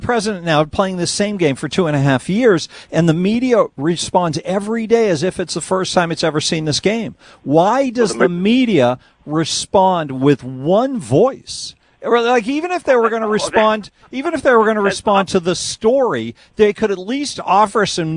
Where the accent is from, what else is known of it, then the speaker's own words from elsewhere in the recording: Boston, Massachusetts, United States; I do recall growing up in Boston that the local hit station, whether it was MEX or whatever, that they would mix in an occasional local artist.